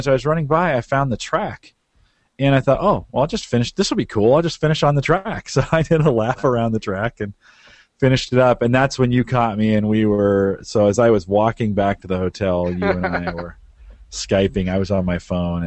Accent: Australia; Yeah, Brisbane, Australia. Rennie, thanks for coming on tonight. We're all Australian tonight.

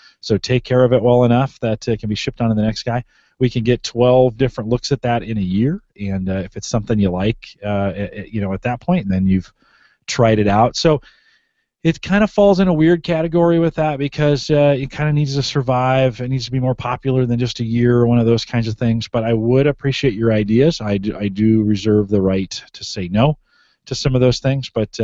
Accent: California, United States; because I'm from California and I slur all my words together.

